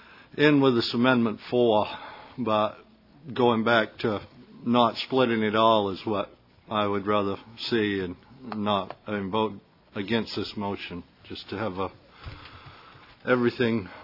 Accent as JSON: {"language": "English", "town": "Port Clyde", "region": "Maine", "country": "United States", "said": "I'm from Port Clyde."}